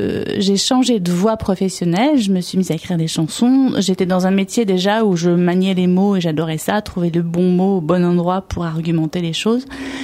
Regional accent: L'Isle-Adam, Île-de-France, France; Et j'ai grandi à l'Isle-Adam, moi. Je suis une Valdoisienne.

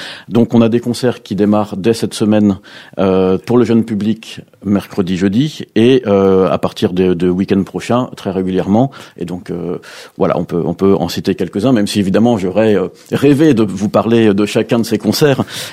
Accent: Saint-Denis, Île-de-France, France; je viens de Saint-Denis et je vais y retourner en train

